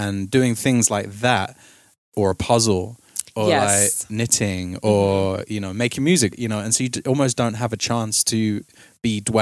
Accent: United Kingdom; I kept obviously being British, just apologizing for crying.

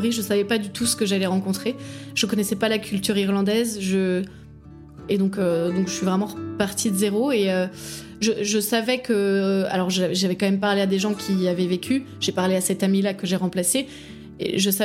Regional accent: Paris, Île-de-France, France; now in Ireland; même si je viens de Paris, j'ai pas besoin d'une vie culturelle débordante.

